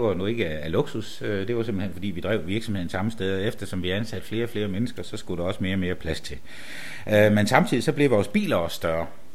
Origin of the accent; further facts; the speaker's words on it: Pindstrup, Central Denmark Region, Denmark; born there; Men jeg er jo altså en jysk bundetamp, når alt kommer til alt. Jeg er født i Pindstrup, lige midt på Djursland, ikke?